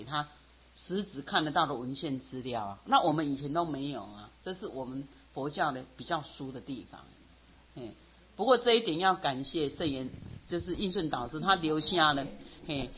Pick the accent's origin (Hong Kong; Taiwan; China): Taiwan; 我那时候刚从国外回来的时候，我一直很我要学。我去一个有名的大学，我想去了解我们台湾的